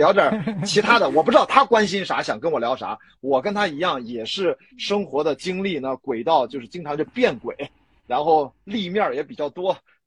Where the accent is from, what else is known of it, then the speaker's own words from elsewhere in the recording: Qingdao, Shandong, China; 我们青岛人嘛吃这些